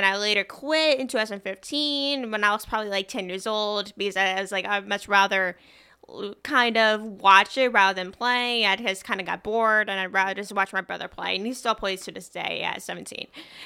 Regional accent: Scranton, Pennsylvania, United States; Yeah, so growing up in Scranton came with a lot of different emotions. I know with being from Scranton, when people say, where are you from?

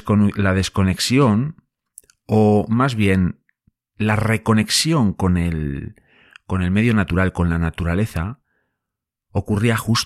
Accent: Boñar, Castile and León, Spain; que para ponerle nombre mi pueblo es Boñar, está en la montaña leonesa, en España.

